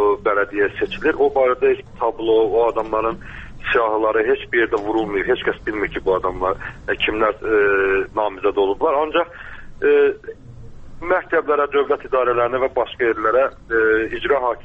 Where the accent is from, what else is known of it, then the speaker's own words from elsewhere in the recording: Aşağı Tala, Zaqatala District, Azerbaijan; mənim doğma kəndim olan doldum, boya başa çatdığım Aşağı Tala kəndində